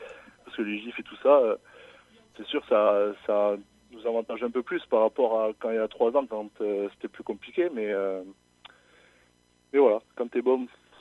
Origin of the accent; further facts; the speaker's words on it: Nouvelle-Aquitaine, France; born there; comme je suis né au Pays Basque, je me définis comme un basque, mais moi j'ai quand même un côté de moi qui est Bernet